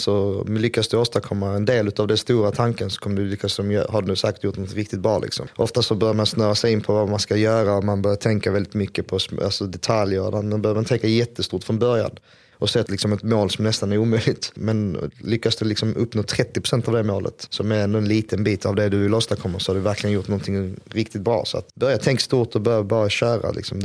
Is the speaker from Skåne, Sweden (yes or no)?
yes; Lomma, Skåne, Sweden; also born or lived in Hultsfred; Vi flyttade från Hultsfred till Lomma när jag var 3 ungefär och bott i Lomma till jag var 18. Så har jag haft min barndom i Lomma, gick på Pilängsskolan i Lomma och Karstorp, tror jag.